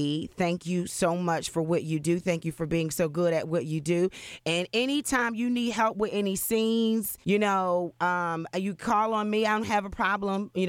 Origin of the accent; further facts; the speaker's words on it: Pittsburgh, Pennsylvania, United States; moved away as an adult; Well, what's funny, Stephen, is I'm not from here. I'm from Pittsburgh.